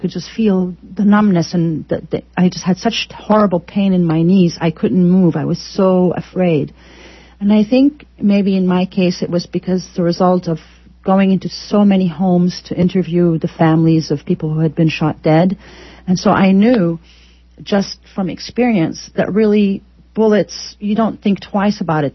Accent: United States; And I always felt so frustrated as an American specifically

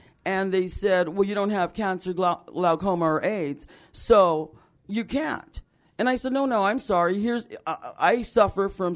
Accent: Los Angeles, California, United States; You know, I'm from East L.A., the Vadio, and I came from there.

